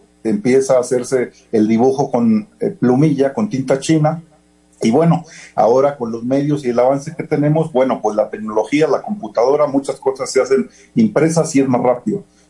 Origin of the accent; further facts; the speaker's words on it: northern Mexico, Mexico; yo desde niño de origen soy del norte de la República.